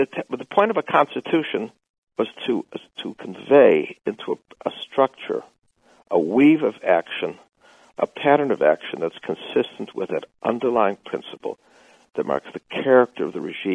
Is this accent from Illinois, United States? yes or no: yes; Chicago, Illinois, United States; He was elected president when he addressed this throng in Grant Park in my hometown